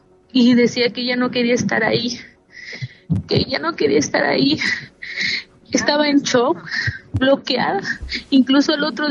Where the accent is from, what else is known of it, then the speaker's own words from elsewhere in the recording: Poza Rica, Veracruz, Mexico; Nosotros no somos de aquí, somos de Poza Rica, no tenemos familia aquí.